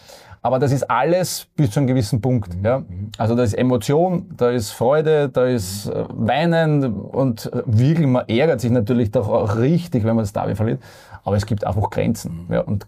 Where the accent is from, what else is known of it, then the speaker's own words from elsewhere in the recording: Vienna, Austria; born there; Also ich bin ein gebürtiger Wiener.